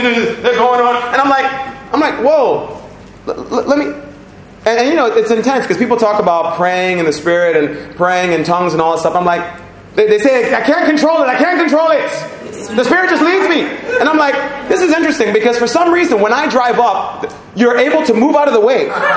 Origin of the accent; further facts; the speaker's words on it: United States; now in Nigeria; But what do I know? I'm just an American here on visa.